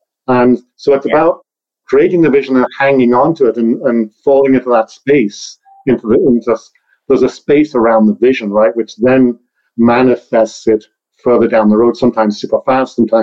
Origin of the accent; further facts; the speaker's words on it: Liverpool, North West England, United Kingdom; I grew up in Liverpool, England, and I was the youngest of 3 brothers.